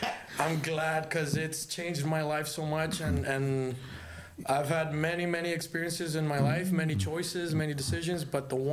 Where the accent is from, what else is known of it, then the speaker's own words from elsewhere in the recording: Hidalgo, Texas, United States; Yeah, so I grew up in Hidalgo, Texas. My family's from Reynosa and Monterrey. So I spent a very big amount of my childhood over there at the man. But I grew up here in Hidalgo, Valley View High School, UTPA.